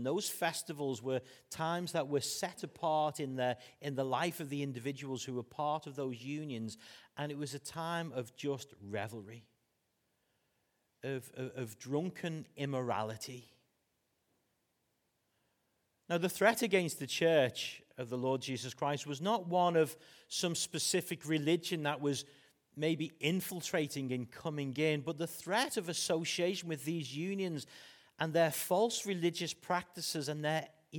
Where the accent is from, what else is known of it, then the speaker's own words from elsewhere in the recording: Liverpool, North West England, United Kingdom; now in Derbyshire, United Kingdom; despite me being Derbyshire now, I was born and bred in Liverpool.